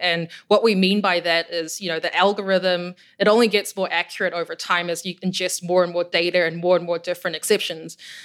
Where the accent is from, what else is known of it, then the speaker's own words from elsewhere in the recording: New Zealand; moved away as an adult; I think it's something to do with the fact that I'm from New Zealand and grew up in a pretty isolated part of the world.